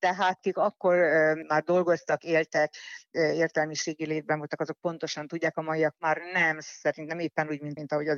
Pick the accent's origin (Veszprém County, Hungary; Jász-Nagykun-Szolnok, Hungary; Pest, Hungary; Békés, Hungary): Jász-Nagykun-Szolnok, Hungary; Szolnok; born there; én szolnoki születésű vagyok, Szolnokon laktam